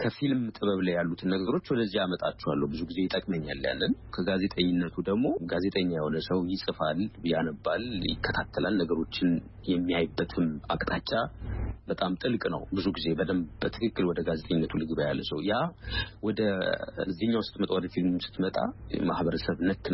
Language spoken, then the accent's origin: Amharic; Addis Ababa, Ethiopia; ውጭ ሀገር ብኖርም ያደኩት ትልቅ ኮንድረስ ይኖርኩት ኢትዮጵያ ውስጥ ነው አዲስ አበባ ነው